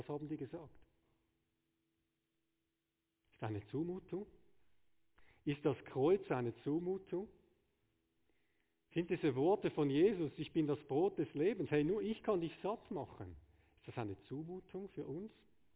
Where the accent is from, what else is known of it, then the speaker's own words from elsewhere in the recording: Switzerland; das ist wie so mein tägliches Gipfeli, jetzt als Schweizer.